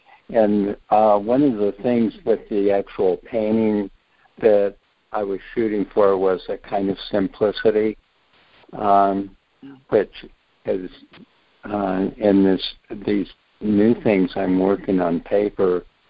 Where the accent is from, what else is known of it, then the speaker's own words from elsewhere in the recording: California, United States; I grew up in California, and when I was younger, I was surfing quite a lot.